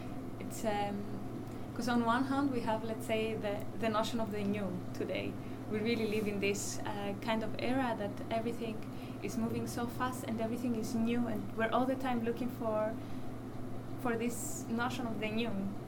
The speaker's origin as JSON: {"language": "English", "country": "Cyprus", "tie": "born or raised there", "said": "it's a very good point that you brought up, that I'm from Cyprus."}